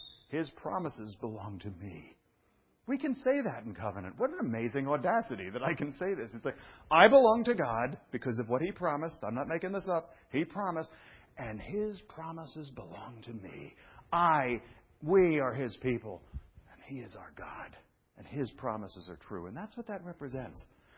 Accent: Brooklyn, New York, United States; I've shared this with you before because I'm from Brooklyn. You should have heard the way.

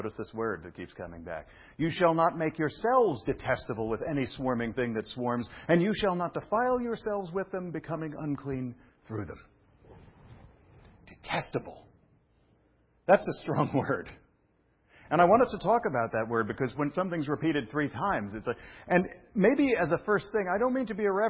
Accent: Brooklyn, New York, United States; Now, come on, I'm from Brooklyn.

